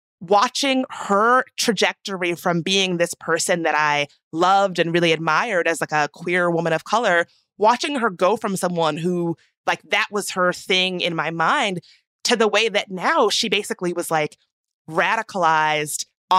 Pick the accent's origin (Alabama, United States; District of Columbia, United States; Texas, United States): District of Columbia, United States; Washington; the day that I saw that image of her in my hometown in D.C. doing a Nazi salute at a restaurant